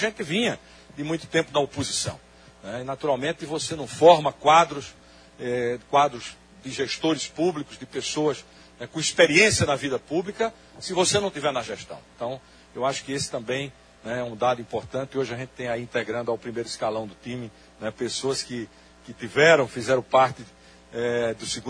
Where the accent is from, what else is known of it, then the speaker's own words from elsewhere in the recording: Maceió, Alagoas, Brazil; also born or lived in São Paulo; eu sempre nasci e vivi minha vida inteira em Maceió, numa capital, depois fui para São Paulo, né?